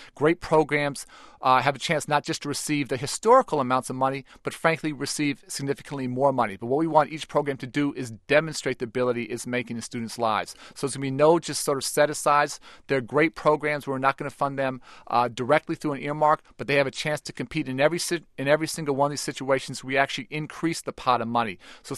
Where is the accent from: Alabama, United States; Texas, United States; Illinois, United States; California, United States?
Illinois, United States; Many states, including the state I'm from Illinois, actually reduced standards under No Child Left Behind